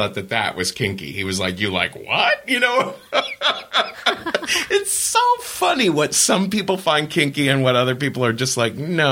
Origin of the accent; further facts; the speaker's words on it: Cincinnati, Ohio, United States; moved away as an adult; growing up in Cincinnati, Ohio in the 70s, which was a very conservative town, just being gay felt like abnormal, right?